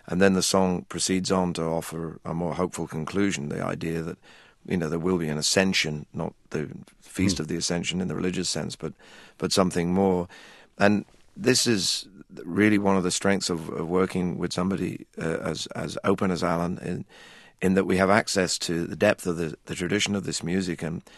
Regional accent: England, United Kingdom; growing up in England

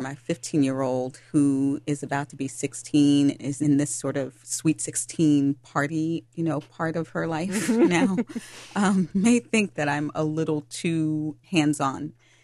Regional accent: Long Island, New York, United States; I grew up in Long Island, New York, and our neighbors looked out for the kids.

